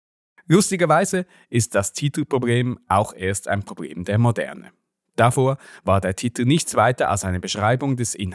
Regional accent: Switzerland; Keine Seltenheit als Schweizer Kind der 90er.

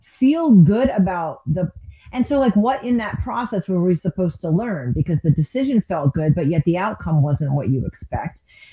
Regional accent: New England, United States; because I was raised in New England and it's very liberal.

